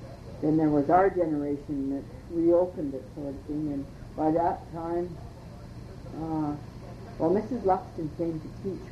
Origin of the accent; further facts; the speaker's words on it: Hazleton, Pennsylvania, United States; born there; was born at the Hazleton Hospital.